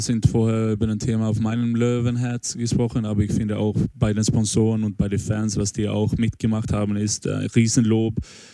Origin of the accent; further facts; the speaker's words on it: Sweden; dann bin ich als Schwede auch ganz herausgefordert